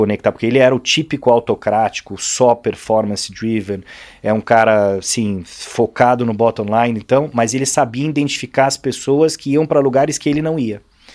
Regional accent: Brazil; um pouco pela nossa característica como brasileiro, um pouco pela minha própria característica e tal

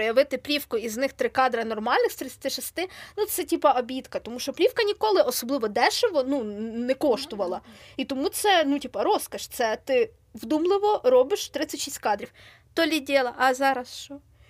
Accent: Vinnytsia, Vinnytsia Oblast, Ukraine; я з Замостя. З Варшави.

